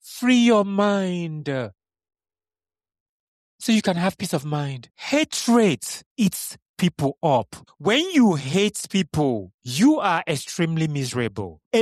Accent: Kano, Nigeria; also born or lived in Enugu; I grew up in Nigeria. I grew up as an Igbo man. I am an Igbo man. I grew up in Kano. I went to primary school in Kano. I went to secondary school in Enugu.

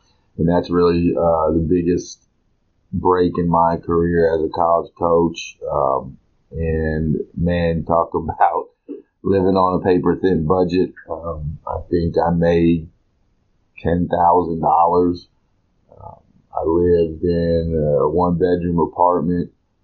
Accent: Rockford, Florida, United States; I actually got the head high school job back in my hometown, Florida, Rockford, Florida.

